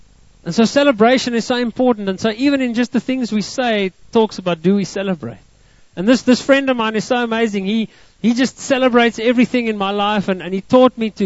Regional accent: South Africa; typical South African because I see the negative first.

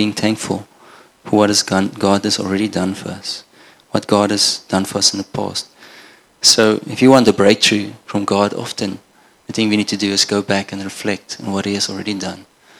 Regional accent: Namibia; now in South Africa; And I come from Namibia. So I grew up in Namibia. There's not much rain in that country. And I've been in South Africa now for a while

